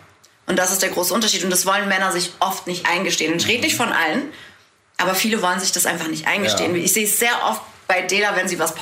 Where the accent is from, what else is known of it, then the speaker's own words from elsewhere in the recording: Tunisia; gerade so aus meinem Kulturkreis, ich komme aus Tunesien